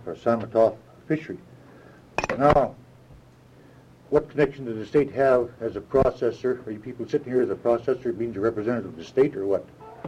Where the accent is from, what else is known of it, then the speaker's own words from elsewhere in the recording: Alaska, United States; I'm born and raised in Alaska.